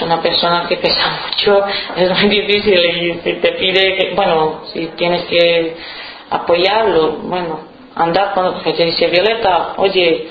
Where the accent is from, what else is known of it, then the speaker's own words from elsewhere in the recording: Romania; Spanish is a second language; Soy de Rumanía.